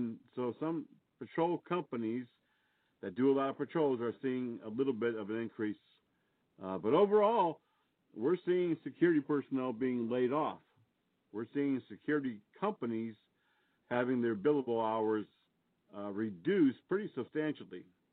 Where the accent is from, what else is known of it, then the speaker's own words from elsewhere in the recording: Connecticut, United States; I remember in the city that I lived in, it was a large manufacturing city that I grew up in Connecticut.